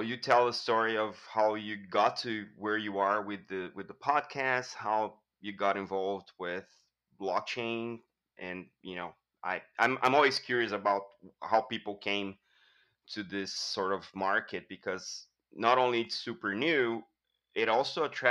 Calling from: São Paulo, Brazil; So I'm dialing from São Paulo. I'm based here in Brazil.

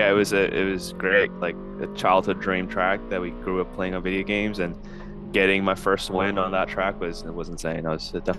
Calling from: Dallas, Texas, United States; I am in Texas. Okay. I'm in the suburbs of Dallas.

